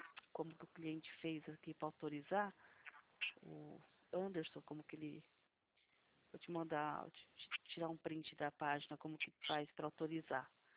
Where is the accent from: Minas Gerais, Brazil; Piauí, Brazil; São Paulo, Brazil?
São Paulo, Brazil; Atibaia; eu sou daqui de Atibaia, São Paulo.